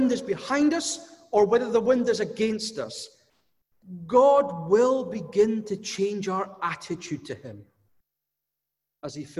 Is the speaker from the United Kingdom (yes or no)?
yes; Scotland, United Kingdom; We're sinners and we're Scottish, which means that all too often our attitude is both can't do and don't want to do.